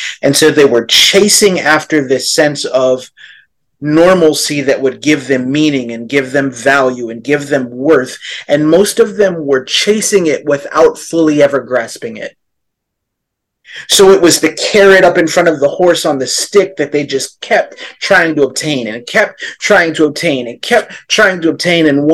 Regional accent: United States; 9/11 happens, and as an American, society said, 9/11 was a catalyst to bring the world together.

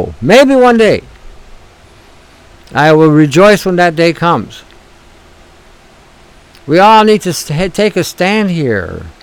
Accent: Canada; We're Canadian. And that's how we need to really start addressing ourselves as Canadians.

